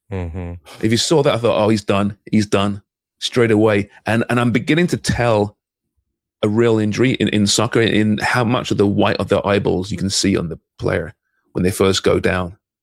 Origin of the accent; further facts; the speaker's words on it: Canada; They still scare me as a Canadian fan.